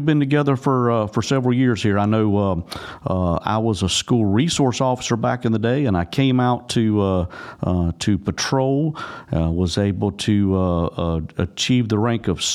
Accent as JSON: {"language": "English", "town": "Mooresville", "region": "North Carolina", "country": "United States", "said": "That whole area of Iredell County, which I'm from Mooresville area"}